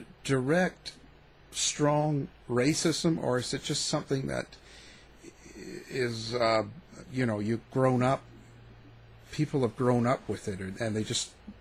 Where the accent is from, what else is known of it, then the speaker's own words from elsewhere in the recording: Canada; I was growing up in Canada